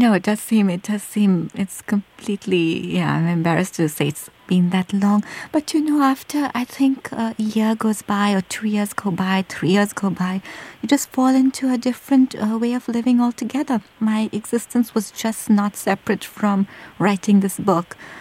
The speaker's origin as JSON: {"language": "English", "country": "India", "said": "I say, yes, I am from India."}